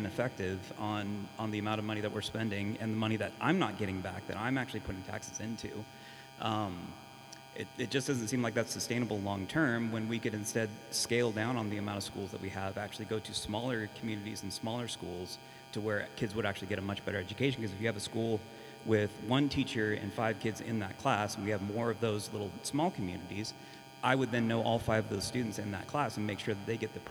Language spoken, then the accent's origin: English; Texas, United States; I'm actually originally from Texas. I'm not from here in Idaho